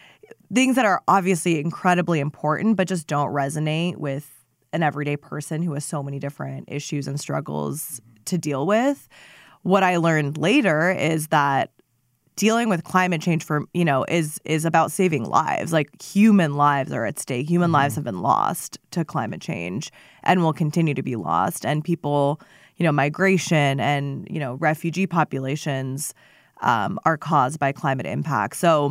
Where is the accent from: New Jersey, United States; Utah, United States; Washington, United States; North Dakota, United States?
Washington, United States; Seattle; born there; So I was born in Seattle, Washington. Both of my parents are immigrants who came to the U.S. from Iran.